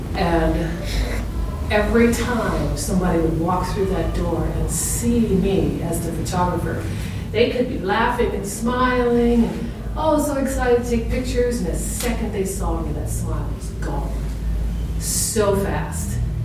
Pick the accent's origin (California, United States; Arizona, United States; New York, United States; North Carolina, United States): New York, United States; Westchester; I lived, I was born and raised in New York, Westchester, New York, sort of upstate.